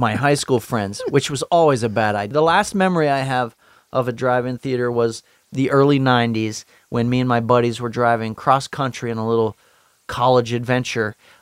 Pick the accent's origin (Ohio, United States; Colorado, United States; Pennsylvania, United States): Ohio, United States; Steubenville; I grew up in Steubenville, Ohio. On the outskirts of town in Wintersville, there was this drive-in theater.